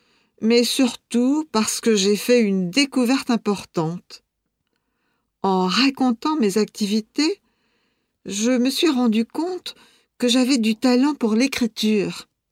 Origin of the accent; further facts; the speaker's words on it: France; born there; Je suis née en France et j'étais très bien dans ma région.